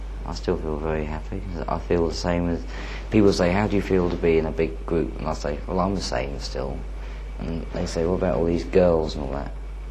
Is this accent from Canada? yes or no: no; England, United Kingdom; I go home to my hometown in England, and I've got all my old friends there